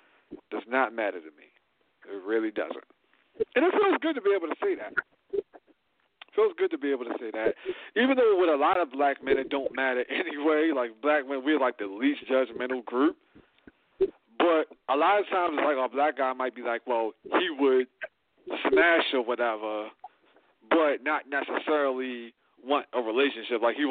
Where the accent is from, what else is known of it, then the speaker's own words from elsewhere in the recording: Baltimore, Maryland, United States; accent: Baltimore; Look, I got a strong Baltimore accent. I don't want to use my Baltimore accent on a commercial because it's going to seem ghetto.